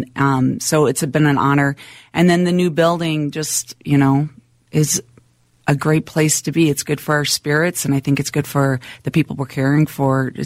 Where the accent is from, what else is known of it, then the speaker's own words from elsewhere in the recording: Minnesota, United States; So Minnesota, born and raised. Grew up right here in town.